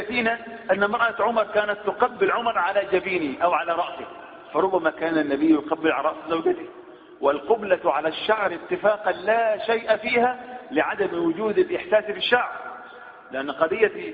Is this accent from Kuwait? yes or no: no; Upper Egypt, Egypt; إلى الآن حتى عندنا في الصعيد